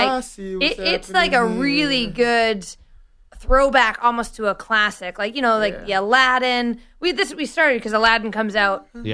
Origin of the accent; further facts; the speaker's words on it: Victoria, British Columbia, Canada; I'm from Victoria, more like the nicer.